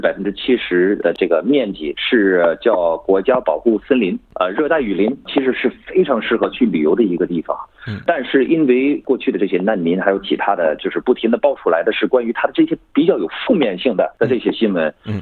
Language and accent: Chinese; Australia; Chinese is a second language; also born or lived in mainland Australia; 我是澳洲大陆这边出生的，但是实际上是从小在另外一个地方叫圣诞岛。